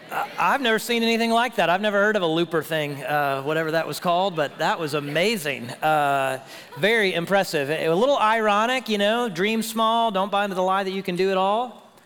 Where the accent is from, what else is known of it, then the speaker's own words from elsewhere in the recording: Houston, Texas, United States; If you go down to my hometown, Houston, you can visit one of my favorite places, Space Center, Houston, NASA.